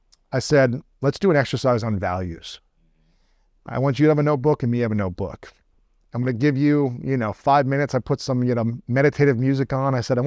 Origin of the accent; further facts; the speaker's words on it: Ohio, United States; She grew up in Mexico. I grew up in Ohio.